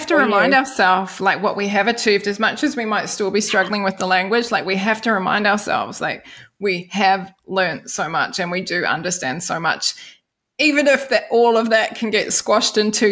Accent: New Zealand; accent: New Zealand; All my New Zealand accent throws them off, but again, I feel stronger and confident that I can bounce back from some of that.

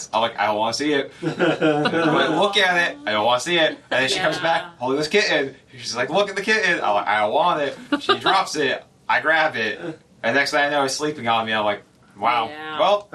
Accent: Newton, Iowa, United States; I grew up here in Iowa in Newton on a farm.

